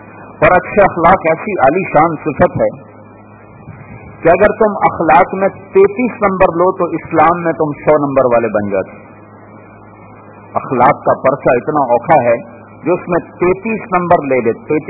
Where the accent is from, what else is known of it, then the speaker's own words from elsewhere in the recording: Multan, Punjab, Pakistan; چھوٹے ملتان, میرا ضلع ملتان